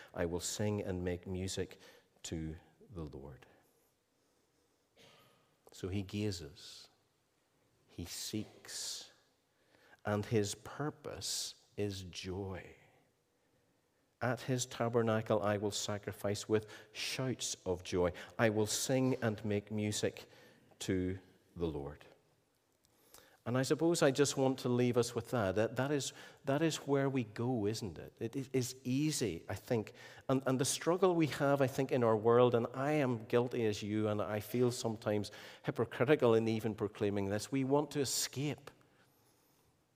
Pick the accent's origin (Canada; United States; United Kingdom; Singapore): United Kingdom; Ballycastle, Northern Ireland; I come from Ballycastle. I do think that Ballycastle is probably one of the most beautiful places in the world.